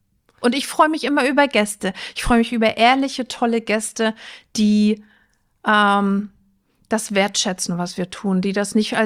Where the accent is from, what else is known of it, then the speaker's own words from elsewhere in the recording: Rostock, Mecklenburg-Vorpommern, Germany; Ich bin ein Küstenkind, ich komme aus Rostock, original.